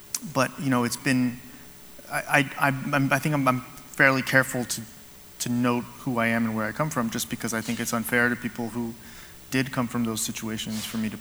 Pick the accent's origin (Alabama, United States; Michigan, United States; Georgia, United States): Alabama, United States; What we had growing up in Alabama was a dozen or two dozen loosely connected families that would get together on certain Peruvian national holidays